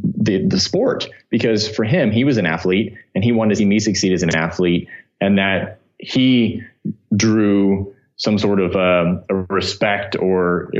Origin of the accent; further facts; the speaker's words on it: Bryan, Ohio, United States; My hometown is called Bryan, Ohio. So it's about 2 hours north of Dayton, okay. Way up in the northwest corner of the state.